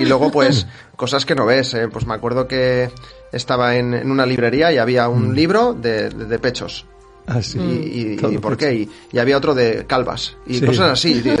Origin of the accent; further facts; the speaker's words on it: Barcelona, Catalonia, Spain; Yo soy de Barcelona, sí. A mí me encanta, soy un enamorado de Barcelona.